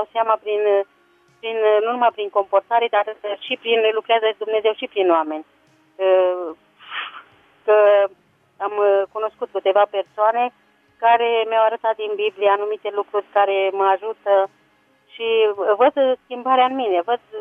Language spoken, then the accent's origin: Romanian; Vulcan, Hunedoara County, Romania; din Vulcan.